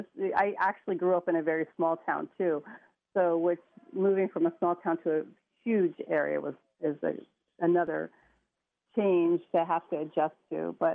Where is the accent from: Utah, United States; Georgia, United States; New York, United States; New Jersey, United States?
New Jersey, United States; moved away as an adult; now in California, United States; So I grew up in New Jersey. I was a sports jock. I played sports my whole life till I became 18.